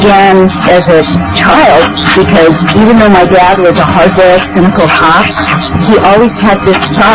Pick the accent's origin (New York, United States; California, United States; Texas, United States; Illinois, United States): California, United States; I'm from Southern California